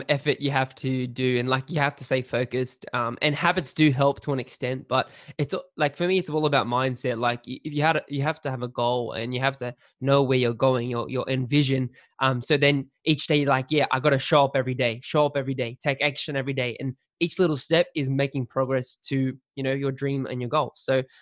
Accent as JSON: {"language": "English", "town": "Sydney", "region": "New South Wales", "country": "Australia", "tie": "born or raised there", "said": "I'm married, I'm 25, and been born and raised in Sydney my whole life, pretty much."}